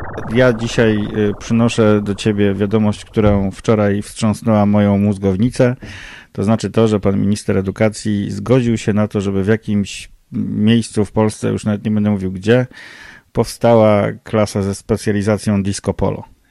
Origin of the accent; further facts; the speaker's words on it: Warsaw, Masovian Voivodeship, Poland; jestem z Warszawy.